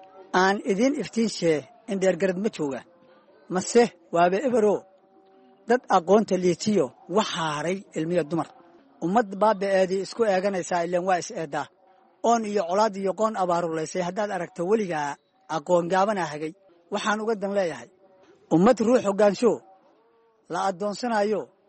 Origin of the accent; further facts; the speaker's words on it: Cawdaq, Galmudug, Somalia; born there; also born or lived in Lower Juba; aniga waxaan ku dhashay gobolka Galgaduud gaar ahaan degmada Cawdaq